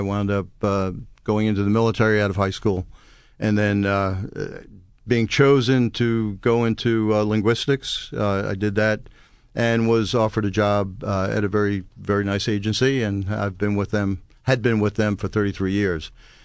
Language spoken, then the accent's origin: English; Brooklyn, New York, United States; You know, I think the biggest thing growing up in Brooklyn was television at the time.